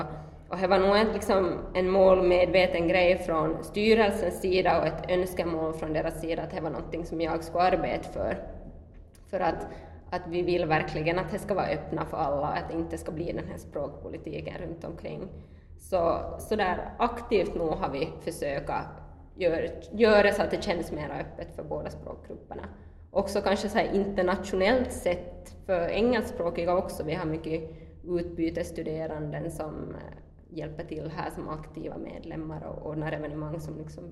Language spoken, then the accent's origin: Swedish; Kristinestad, Ostrobothnia, Finland; min hemstad i Kristinestad